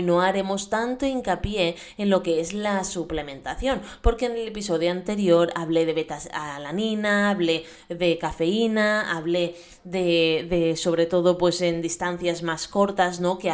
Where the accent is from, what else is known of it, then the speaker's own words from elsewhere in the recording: Calafell, Catalonia, Spain; de Calafell, mi pueblo natal